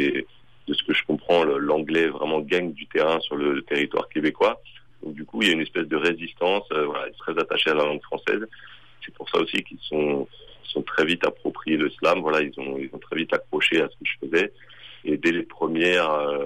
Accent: Saint-Denis, Île-de-France, France; Je viens de Saint-Denis, donc c'est un des berceaux du rap français.

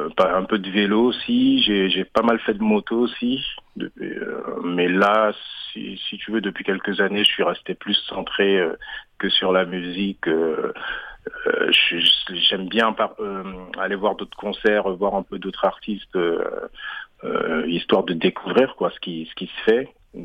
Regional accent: Suriname; also born or lived in French Guiana; moi je suis né en Guyane et je suis originaire du Suriname, en Amérique du Sud, juste à côté du Brésil.

